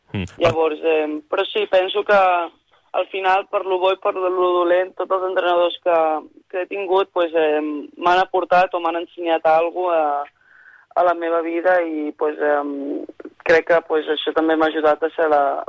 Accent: Catalonia, Spain; soc d'allà, m'he criat a Catalunya

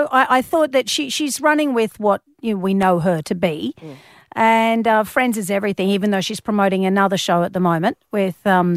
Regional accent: Collingwood, Victoria, Australia; he was a Collingwood supporter in the good olden days because we grew up in Collingwood.

